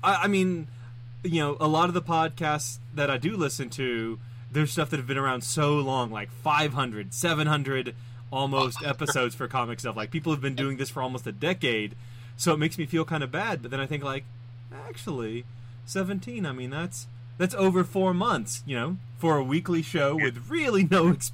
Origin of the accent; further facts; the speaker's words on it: United States; because, you know, I'm from the States and you're from South Africa.